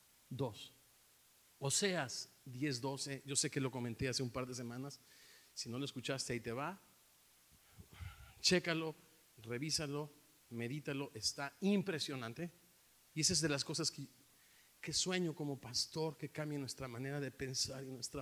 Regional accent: Mexico; moved away as an adult; now in United States; Pasan 10 años, 9 años de que nos venimos de México y dejamos las escuelas que habíamos plantado

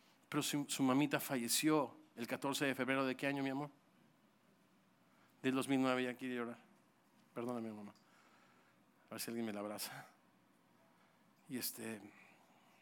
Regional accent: Mexico City, Mexico; also born or lived in Chicago; somos de la Ciudad de México, bien chilangos, y digo, de hueso colorado

